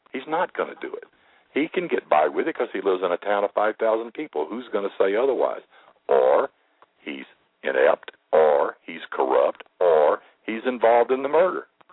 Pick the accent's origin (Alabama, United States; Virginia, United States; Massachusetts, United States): Alabama, United States; Huntsville; In my hometown of Huntsville, Alabama